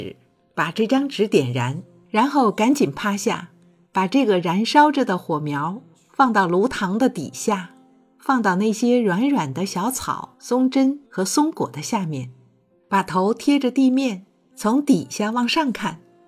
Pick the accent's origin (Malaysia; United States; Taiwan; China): China; Dalian, Liaoning; 我的童年是在大连长大的，大连属于东北，冬天非常冷，每天都要生炉子。